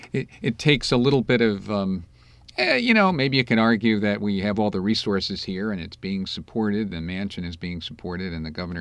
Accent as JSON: {"language": "English", "country": "United States", "said": "And as an American taxpayer, I am happy to have my taxpayer dollars spent on this."}